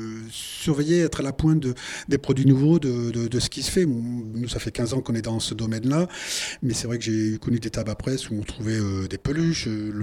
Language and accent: French; Clermont-Ferrand, Auvergne-Rhône-Alpes, France; Je suis Clermont-Ferrand, je suis Auvergnat, avec des gens proches entre eux